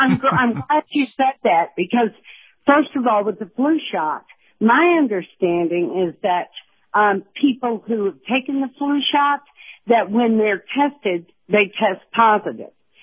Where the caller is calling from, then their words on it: Kentucky, United States; again from Kentucky.